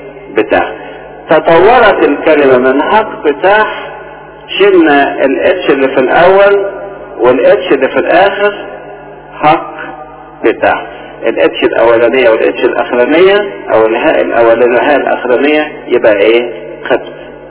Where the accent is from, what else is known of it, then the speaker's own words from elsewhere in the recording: Egypt; احنا كمصريين نعتز اعتزاز كبير جدا بكل ما هو مرتبط بالحياة المصرية في تفاصيلها، ونحن نعتز بقبطيتنا لأن قبطيتنا تؤكد انتمائنا المصري.